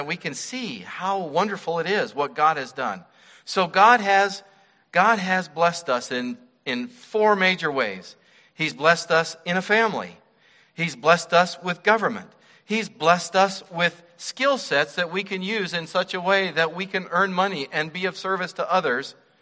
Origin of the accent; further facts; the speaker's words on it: Wyoming, United States; When I was growing up and I was a little kid in the Missouri Synod Lutheran Church I was born and raised in Wyoming, women weren't allowed to vote.